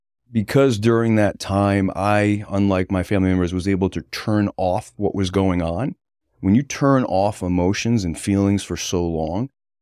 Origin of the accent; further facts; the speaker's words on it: North Kingstown, Rhode Island, United States; also born or lived in Westerly; So I was born in the smallest town in the smallest state in the country. So I was born in Westerly, Rhode Island, quickly moved to North Kingstown, Rhode Island.